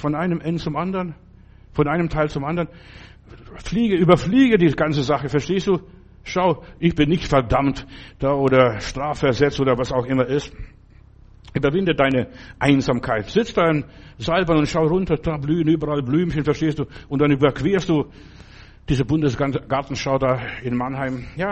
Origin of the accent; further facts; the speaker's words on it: Russia; now in Germany; Bei uns in Russland war 1 die schlechteste Note und 5 war die beste Note.